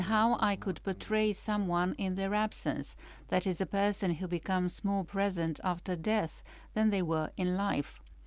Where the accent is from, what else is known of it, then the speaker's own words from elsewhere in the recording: Alimpești, Gorj, Romania; I grew up in Gorj, in Alimpești, and I can say that I had a very special relationship with my grandmother and great-grandmother.